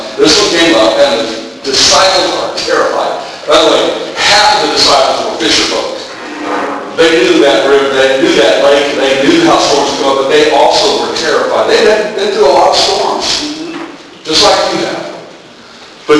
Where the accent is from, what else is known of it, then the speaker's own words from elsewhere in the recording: Tennessee, United States; born there; I was born in East Tennessee, so I love most things Tennessee except football.